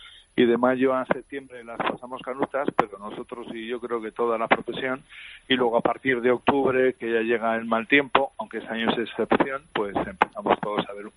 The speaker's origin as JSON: {"language": "Spanish", "country": "Spain", "said": "Yo soy muy español"}